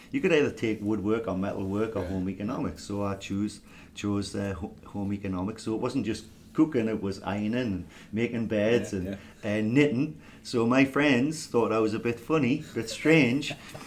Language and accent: English; Newcastle upon Tyne, North East England, United Kingdom; But I'm from the northeast of England, a place called Newcastle upon Tyne